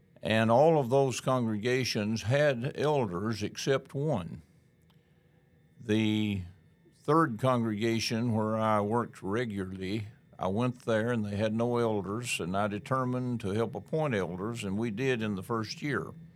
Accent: Tennessee, United States; Well, I grew up in Middle Tennessee on a little hilly 45-acre farm and plowed years. I have lived in Henderson now for 36 years.

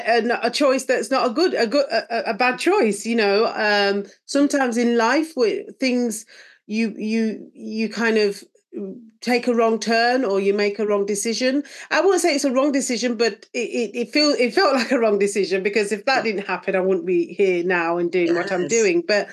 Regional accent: Nottingham, East Midlands, United Kingdom; born there; I was born in Nottingham. My parents moved here, moved to the UK from Jamaica in the early 60s.

